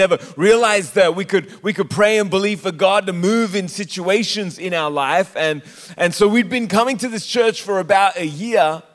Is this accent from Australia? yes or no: yes; Australia; also born or lived in Sri Lanka; I was born in Sri Lanka, but as you can maybe tell from my accent, I grew up in Australia, and I only speak one language, and that is Australian.